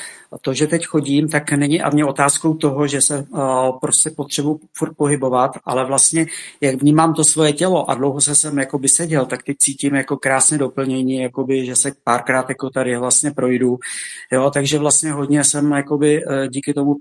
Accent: Protivín, South Bohemian Region, Czechia; also born or lived in Písek; Jak já jsem původem Jihočech, jsem se narodil, nejbližší porodnice byla v Písku, takže v Písku jako v Jihočeském, byť jsem jakoby žil a vyrůstal v Protivíně 14 kilometrů odtud.

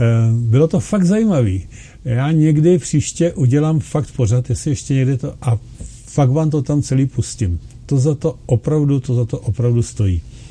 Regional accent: Plzeň, Plzeň Region, Czechia; říká, že odkud jsem, já jsem říkal z Plzně

